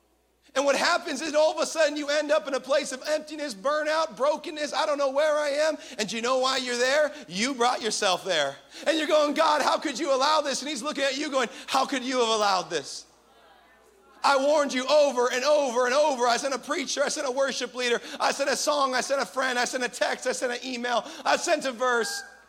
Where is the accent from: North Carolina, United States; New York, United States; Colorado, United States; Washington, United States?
Washington, United States; I'm from Washington, so I was already used to it